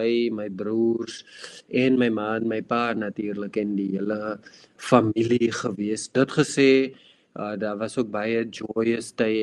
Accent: Port Elizabeth, Eastern Cape, South Africa; ek is oorspronkelijk van Geberga af, is nou Geberga, toe was het Port Elizabeth gewees.

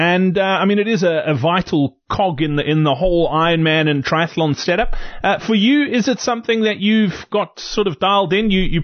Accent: Ireland; As an Irishman, please tell me there's Guinness in yours.

